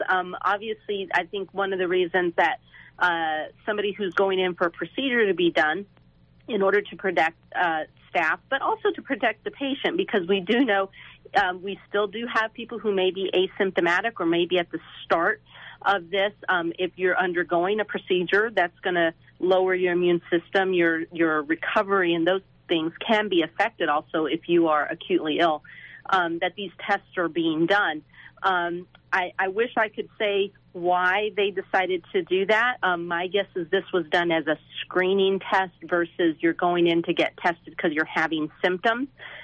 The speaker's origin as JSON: {"language": "English", "town": "Las Cruces", "region": "New Mexico", "country": "United States", "said": "And, you know, I'm from Las Cruces as well, and I'm dedicated to this community, and I want to do whatever I can to help protect our community as much as possible."}